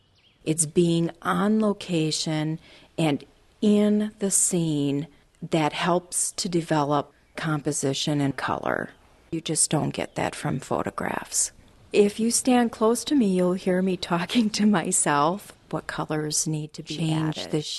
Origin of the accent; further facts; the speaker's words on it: Watertown, Wisconsin, United States; also born or lived in Beaver Dam; I was born in Beaver Dam, Wisconsin, and grew up in Watertown.